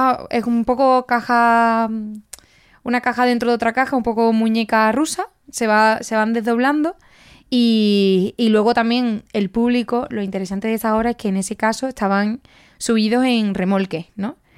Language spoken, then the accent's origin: Spanish; Jerez de la Frontera, Andalusia, Spain; la gente de Jerez nunca decimos que somos de Cádiz.